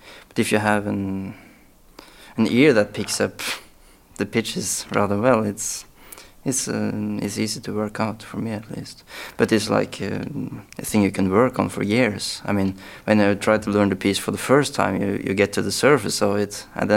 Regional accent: Norway; English is a second language; now in United States; Yeah, it's as simple as we don't have anything like that really in Norway, because we never had a big racial thing like here in America.

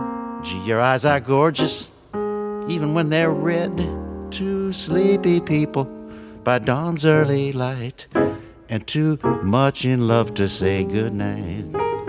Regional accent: St. Paul, Minnesota, United States; when I was a child growing up in St. Paul

